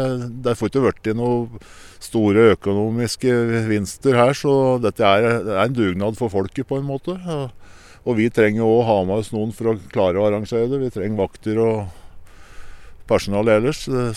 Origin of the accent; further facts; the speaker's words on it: Eina, Innlandet, Norway; Jeg hadde litt planer om at jeg skulle gjøre noe på Eina egentlig, som jeg hjemme på Eina